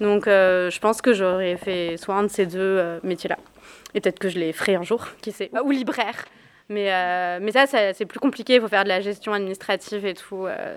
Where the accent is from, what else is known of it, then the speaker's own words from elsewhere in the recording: Nouvelle-Aquitaine, France; même si je vais retourner chez moi en Corrèze avec mes voisins